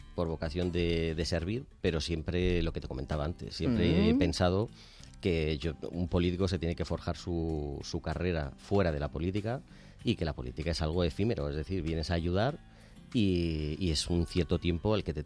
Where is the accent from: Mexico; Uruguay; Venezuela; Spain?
Spain; Madrid, Community of Madrid; Soy de Madrid, el niño Jesús.